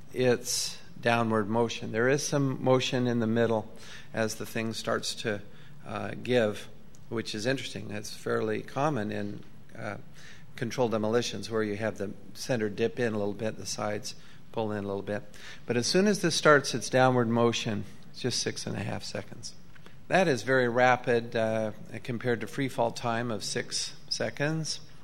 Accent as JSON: {"language": "English", "region": "Utah", "country": "United States", "said": "That's taller than any building in my home state of Utah, by considerable, actually."}